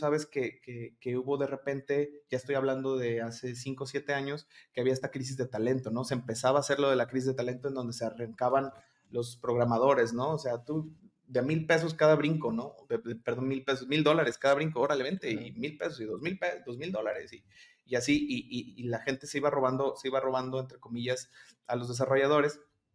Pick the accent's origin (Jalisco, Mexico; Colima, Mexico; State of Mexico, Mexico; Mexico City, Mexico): Colima, Mexico; yo soy de aquí de Colima, sí existe Colima